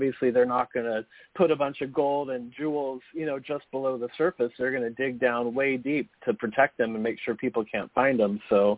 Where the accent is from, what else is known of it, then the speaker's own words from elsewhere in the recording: Kansas, United States; now in Los Angeles, United States; some of the listeners here know I live in L.A. and I've been here for over 20 years, but I grew up in Kansas.